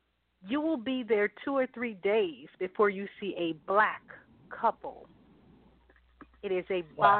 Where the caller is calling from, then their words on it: Atlanta, Georgia, United States; I'm calling from Atlanta.